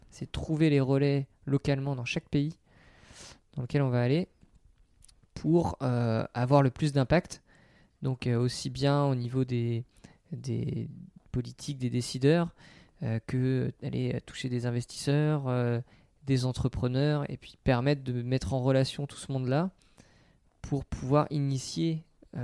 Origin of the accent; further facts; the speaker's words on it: Concarneau, Brittany, France; J'ai grandi à Concarneau